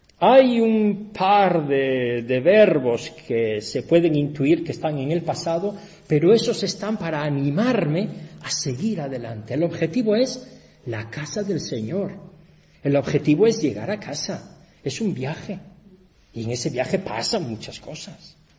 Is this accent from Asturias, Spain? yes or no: yes; Asturias, Spain; Cuando yo era pequeñito, yo soy asturiano, yo vivía en Asturias, y en Asturias es muy frío, incluso en verano, muy frío